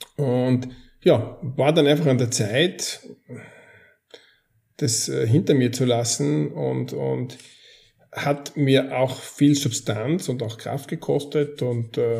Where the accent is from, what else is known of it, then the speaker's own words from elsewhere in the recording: Graz, Styria, Austria; Ich habe als Jugendlicher in Graz aufgewachsen, in der Steiermark südlich in Österreich, und habe dort auch maturiert in Informatik.